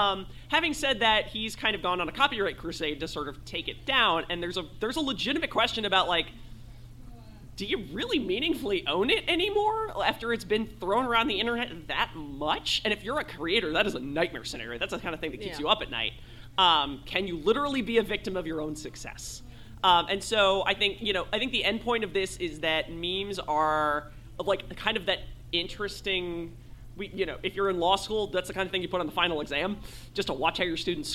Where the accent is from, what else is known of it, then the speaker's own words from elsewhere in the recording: New Jersey, United States; I'm from New Jersey.